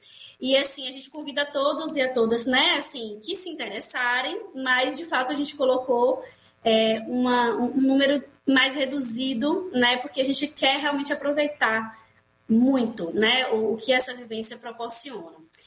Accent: Northeast Region, Brazil; aqui, especialmente no Nordeste, né? Nós que somos nordestinos

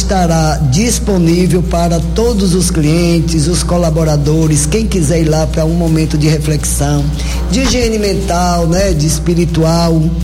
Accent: Santa Rita de Cássia, Bahia, Brazil; also born or lived in Barreiras / Salvador; eu sou aqui de Santa Rita de Cássia, depois mudamos para Barreiras, meus pais, e minha mãe acabou se mudando para Formosa e ela mudou para Barreiras. E aí nós fomos estudar em Salvador. E lá casei, tive filhos.

